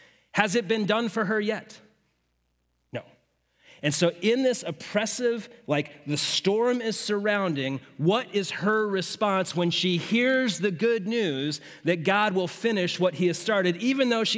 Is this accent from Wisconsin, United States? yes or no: no; Phoenix, Arizona, United States; I grew up in the West. I grew up here in Phoenix.